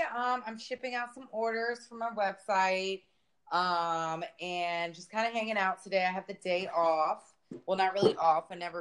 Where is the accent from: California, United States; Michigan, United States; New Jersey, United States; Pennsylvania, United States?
Pennsylvania, United States; Philadelphia; I'm a critical care traveling registered nurse. I'm from Philadelphia, Pennsylvania.